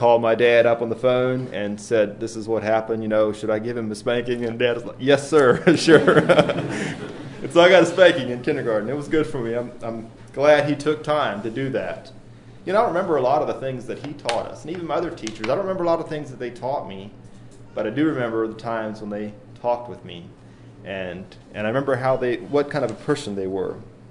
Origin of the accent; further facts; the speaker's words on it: Whiteville, Tennessee, United States; I grew up in Whiteville, Tennessee, where I spent all my school years in one schoolroom from kindergarten through 12th grade.